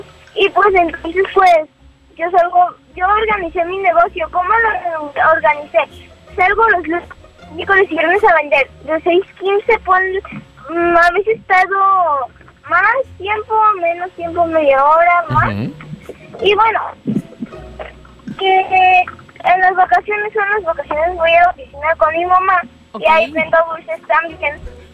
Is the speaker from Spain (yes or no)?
no; Guadalajara, Jalisco, Mexico; Uh-huh. Soy de Guadalajara y tengo 10 años.